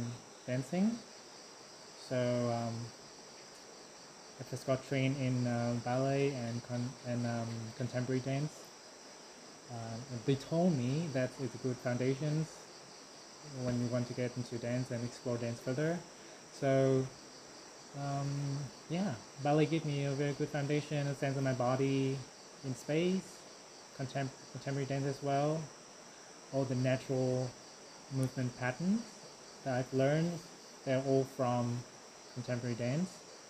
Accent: Hanoi, Vietnam; English is a second language; also born or lived in United States; I'm originally from Hanoi, but before that, 10 years ago, I studied abroad in the States for a while.

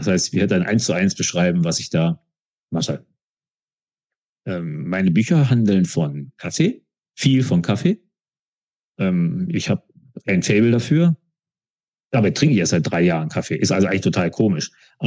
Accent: Wuppertal, North Rhine-Westphalia, Germany; Ich komme aus Wuppertal.

